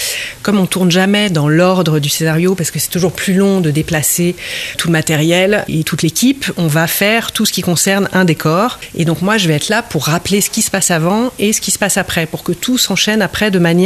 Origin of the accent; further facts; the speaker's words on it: Lyon, Auvergne-Rhône-Alpes, France; Je suis lyonnaise et c'est une des raisons pour lesquelles aussi je travaille sur ce projet.